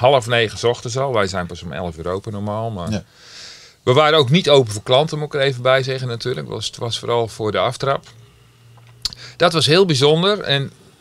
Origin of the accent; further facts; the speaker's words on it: Rotterdam, South Holland, Netherlands; born there; now in North Brabant, Netherlands; ik ben een echte Brabander, geboren in Rotterdam. Ja, oké, okay, maar ik woon hier al, 30 jaar onderhand. Dus dan ben je wel een klein beetje Brabander. Ondanks mijn slechte taalgebruik, want dat is niet Brabants